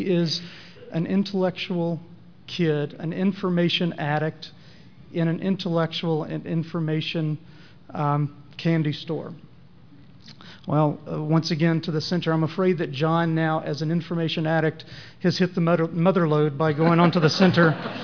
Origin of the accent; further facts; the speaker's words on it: Atlanta, Georgia, United States; I come from Atlanta. I will say that most of the folks from Atlanta have accents, as do birds.